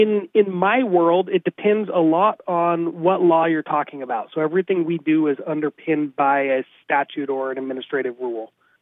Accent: Newberg, Oregon, United States; Yeah, so I was born and raised here in Oregon. I was grew up on a small farm outside of Newburg. Grew up around livestock, around animals

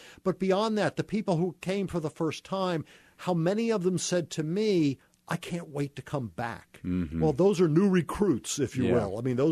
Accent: Tallahassee, Florida, United States; also born or lived in New Jersey; Well, I was born in New Jersey, grew up in Tallahassee, Florida. So, I mean, here I am, a Yankee, going into first grade in a very southern school in Tallahassee

